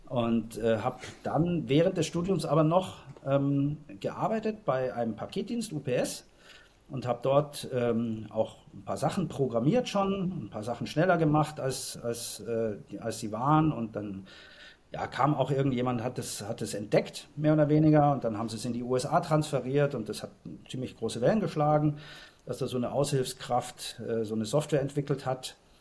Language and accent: German; Munich, Bavaria, Germany; Also ich bin ja Münchner und habe da gelebt und bin dort aufgewachsen.